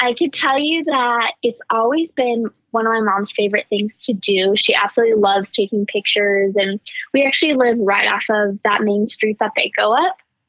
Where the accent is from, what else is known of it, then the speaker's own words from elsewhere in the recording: Sheridan, United States; So growing up in Sheridan, it's obviously always meant something to my family and I, just because it's a tradition that we always have.